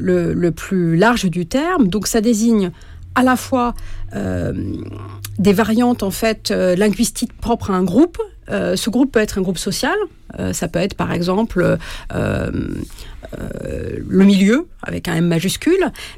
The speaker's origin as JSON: {"language": "French", "town": "Le Havre", "region": "Normandy", "country": "France", "said": "moi je suis du Havre, on disait beaucoup ça au Havre dans les années 80-90."}